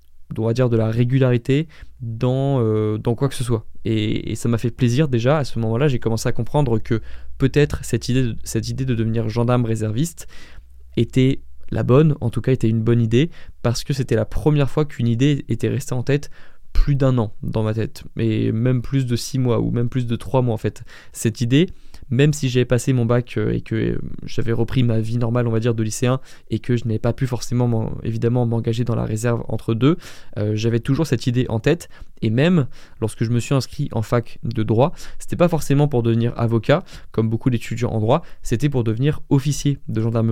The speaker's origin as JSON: {"language": "French", "town": "Tahiti", "country": "French Polynesia", "tie": "born or raised there", "moved": "as an adult", "lives_now": "France", "said": "j'ai 17 ans et demi, c'est à Tahiti, hein, toujours, j'ai rejoint la France seulement en L2 lorsque je suis arrivé à l'université de Caen."}